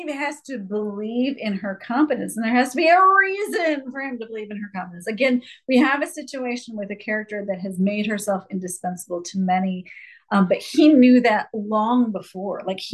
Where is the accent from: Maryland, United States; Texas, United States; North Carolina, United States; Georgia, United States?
Georgia, United States; Savannah; we are from Savannah.